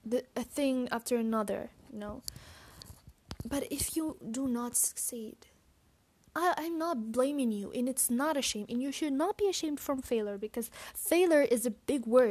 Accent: Morocco; English is a second language; I'm not an English native talker or speaker or whatever. I am Moroccan.

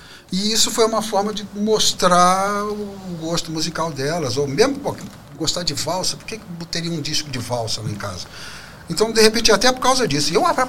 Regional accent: Brasília, Federal District, Brazil; moved away as an adult; also born or lived in Rio de Janeiro; Eu saí de Brasília em 77 para fazer, para cursar engenharia lá no Fundão.

